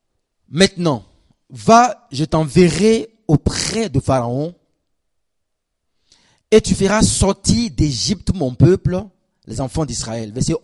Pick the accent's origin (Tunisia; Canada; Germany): Germany; Je viens d'Allemagne, donc les Allemands, ils sont.